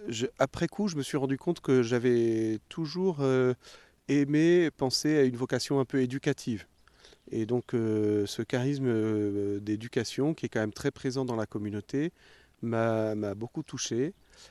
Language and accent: French; Toulon, Provence-Alpes-Côte d'Azur, France; born there; also born or lived in Lorient / Cherbourg; je suis fils d'officier de marine, donc je suis né à Toulon, mais mes parents habitent actuellement près de Dinard, donc en fait. Voilà, le point d'attache familial est plutôt en Bretagne. Et voilà, j'ai habité à Toulon